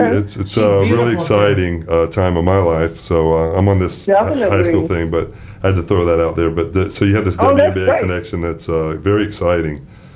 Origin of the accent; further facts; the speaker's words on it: Tampa, Florida, United States; I'm from Tampa, Florida, so that was I was actually a Hurricane fan with a bunch of Gators around me.